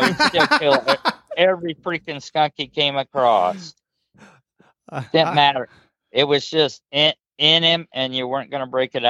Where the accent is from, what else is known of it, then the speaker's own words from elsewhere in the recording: Metamora, Illinois, United States; I grew up outside of Metamora, and there's a town about 10 miles away, Roanoke